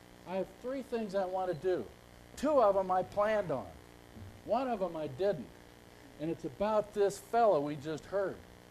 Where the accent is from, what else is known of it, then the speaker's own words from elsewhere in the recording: McMinnville, Oregon, United States; from Oregon, but it's McMinnville, Oregon, right?